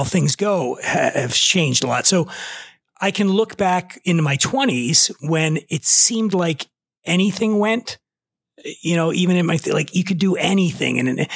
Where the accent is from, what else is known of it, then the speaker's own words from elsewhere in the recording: Philadelphia, Pennsylvania, United States; also born or lived in Aspen; Like I'm from Philadelphia. And then after I left Philly, I went to Aspen, Colorado for about 5 years.